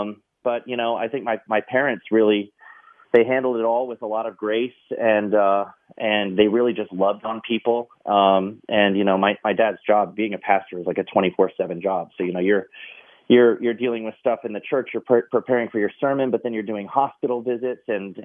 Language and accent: English; Maryland, United States; I grew up in Maryland. I was in, we lived in Carroll County, Maryland.